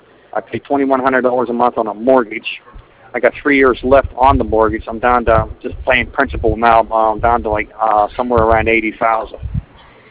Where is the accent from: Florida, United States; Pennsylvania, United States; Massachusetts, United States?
Pennsylvania, United States; Clairton; We're calling the south, and we're right by, I'm from Clareton, Pennsylvania, where the Clareton Mill is, like the U.S. Steel.